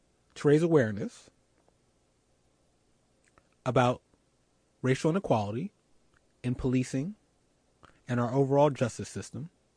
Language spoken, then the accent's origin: English; Philadelphia, Pennsylvania, United States; who is an NFL player for my hometown Philadelphia Eagles